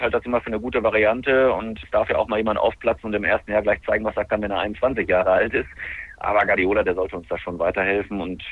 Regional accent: Lemgo, North Rhine-Westphalia, Germany; born there; ich bin ja gebürtiger Lemgo

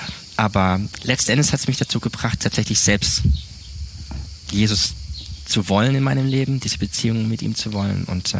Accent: Baden-Württemberg, Germany; Ich bin aufgewachsen in Süddeutschland, Südbaden. Eins von 4 Kindern meiner Eltern.

